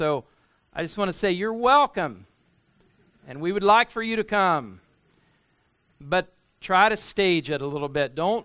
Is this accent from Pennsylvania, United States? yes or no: no; Kansas, United States; I come from South Central Kansas, grew up in Northwest Kansas, and it's a long, long ways away.